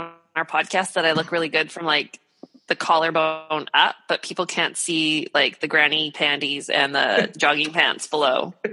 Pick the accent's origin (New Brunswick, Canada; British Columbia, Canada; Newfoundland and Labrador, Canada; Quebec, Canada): British Columbia, Canada; Port Hardy; I'm from Port Hardy, which is on the far north end of Vancouver Island.